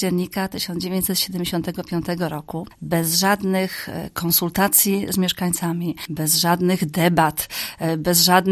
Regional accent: Kędzierzyn-Koźle, Opole Voivodeship, Poland; born there; No ja pamiętam te czasy, ja urodziłam się w Kędzierzynie.

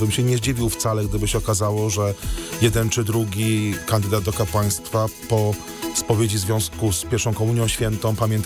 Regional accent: Silesian Voivodeship, Poland; choć akurat u nas na Śląsku nie jest to praktykowane. Na Śląsku raczej rekolekcje są raz w roku

